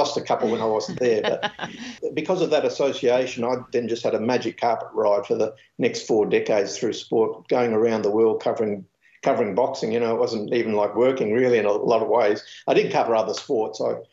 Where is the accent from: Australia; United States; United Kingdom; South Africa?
Australia; Brisbane, Queensland; also born or lived in Ballarat; I went to high school in Brisbane. I was born in Ballarat and lived the first few years there, and I've still got many wonderful cousins and relatives down in, and aunties down in Ballarat. But I went to school in Brisbane